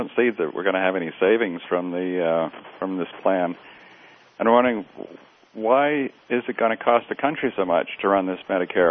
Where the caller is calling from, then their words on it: Washington, United States; calling from just north of Seattle.